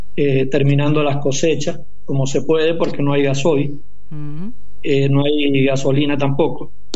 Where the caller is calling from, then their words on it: Puerto Ordaz, Bolívar, Venezuela; Yo estoy en Puerto Ordaz.